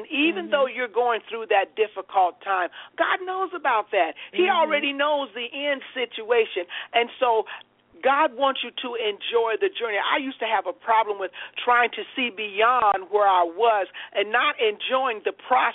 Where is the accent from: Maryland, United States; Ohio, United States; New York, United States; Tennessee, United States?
Ohio, United States; moved away as an adult; now in Charlotte, United States; even though I was born in Ohio and lived most of my life in Ohio, I had a desire to live in the South, which is warm, really warm weather.